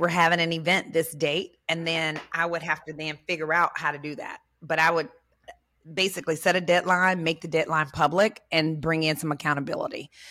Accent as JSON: {"language": "English", "town": "Memphis", "region": "Tennessee", "country": "United States", "said": "Yep. I'm from Memphis."}